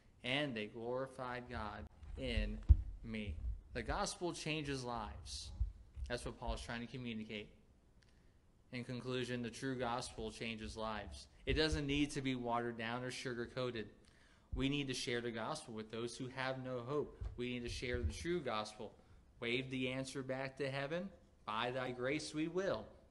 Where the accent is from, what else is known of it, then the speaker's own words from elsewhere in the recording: Florida, United States; I'm not from Massachusetts like Joe and Walter are, and they get snow over there in the wintertime to have all that practice, or from New Jersey. I didn't live up there. I lived down here in Florida, and I didn't learn how to ice skate till I was 16